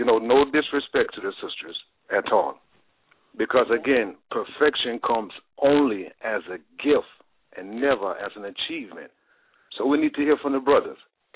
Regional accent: Jamaica; Yes, I'm from Jamaica.

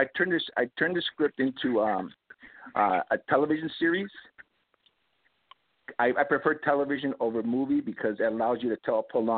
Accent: Las Vegas, Nevada, United States; Me growing up in Las Vegas, I grew up around the people that the movie Casino was based on.

